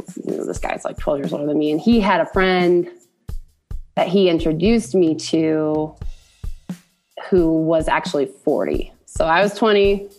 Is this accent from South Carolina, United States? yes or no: no; Denver, Colorado, United States; So I grew up in Denver, but I went to college in Rhode Island